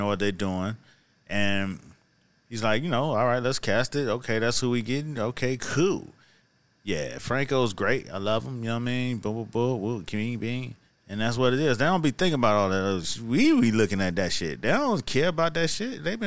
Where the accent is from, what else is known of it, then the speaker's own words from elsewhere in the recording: Miami, Florida, United States; I grew up in Miami. Uh-huh. You know what I'm saying? Between black ass Carroll City and black ass Brown Sub and all points in between.